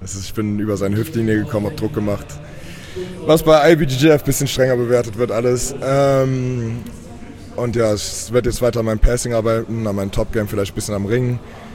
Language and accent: German; Germany; Deutschland, ich komme aus Deutschland.